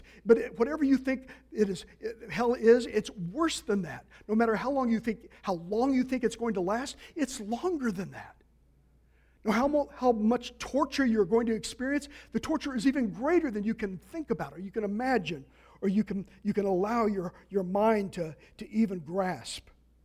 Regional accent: Kansas City, United States; because I know when I grew up in Kansas City as a teenager, I loved taking the trash out

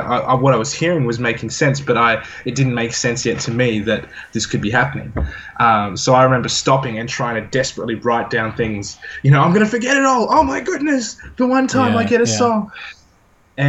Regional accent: Australia; Firstly, God, I'm white. Secondly, I'm Australian.

